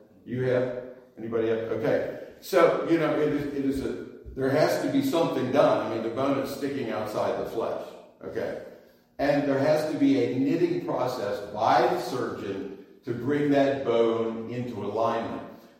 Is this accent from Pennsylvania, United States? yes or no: yes; Pennsylvania, United States; I'm from Pennsylvania, so there's a big city.